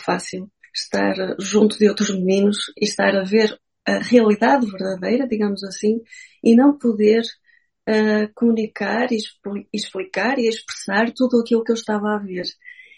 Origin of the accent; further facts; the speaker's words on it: Porto, Norte, Portugal; Olha, eu sou do Porto, sou nortenha, sou tripeira. Sou mesmo aqui do Porto, vivo em Gaia. E pronto, a minha vida sempre foi passada aqui no Norte.